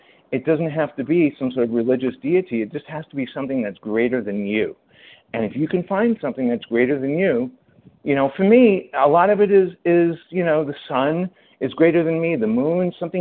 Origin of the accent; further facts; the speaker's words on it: New York, United States; I was, after 9/11 hit, and I'm a New Yorker, and I'll tell this really brief